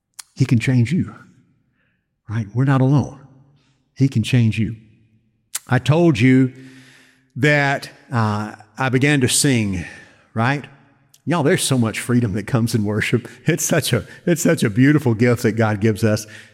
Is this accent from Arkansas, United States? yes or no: yes; Arkansas, United States; I had a gun in my truck, because I'm from Arkansas, right?